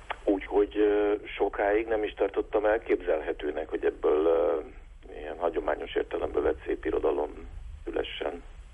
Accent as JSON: {"language": "Hungarian", "region": "Budapest", "country": "Hungary", "tie": "born or raised there", "said": "én hogyan nőttem föl azon a területen, ahol a nem sokkal a születésem előtt, 15 évvel a születésem előtt ezek az események lejátszottak. Tehát Budapest, Buda"}